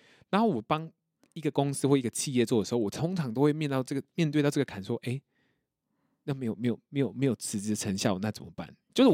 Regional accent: Taipei, Taiwan; 就是我可以做在台北做在地创生，是因为我对这边有连结，我在这边长大了二十几年。

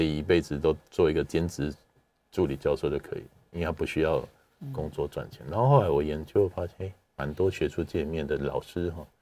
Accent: Taiwan; 那我们台湾人其实相对来说阶级压迫没有那么深

